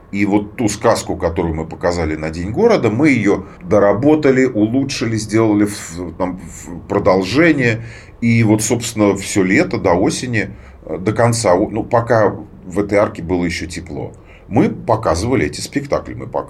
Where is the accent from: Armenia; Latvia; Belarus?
Latvia; Daugavpils, Latgale; Я родом из Даугавпилса, я вернулся сюда, приехал сюда в 2020 году, в марте месяце, маму навестить и там по своим каким-то делам. И из-за ковида я здесь застрял. Как получилось, вот уже 5 лет.